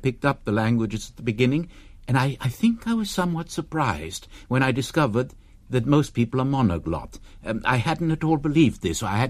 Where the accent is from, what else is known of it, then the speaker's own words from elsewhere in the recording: Paris, Île-de-France, France; I was born in Paris, brought up in French school system.